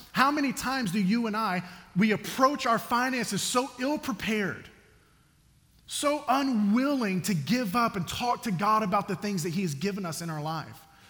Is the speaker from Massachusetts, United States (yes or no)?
no; Mobile, Alabama, United States; Growing up, I grew up in Mobile, Alabama.